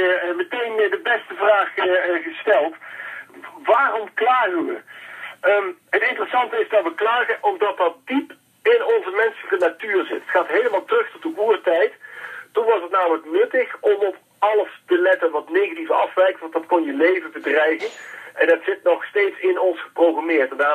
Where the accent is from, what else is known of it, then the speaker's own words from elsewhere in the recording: Eindhoven, North Brabant, Netherlands; Ik kom uit Brabant het Eindhoven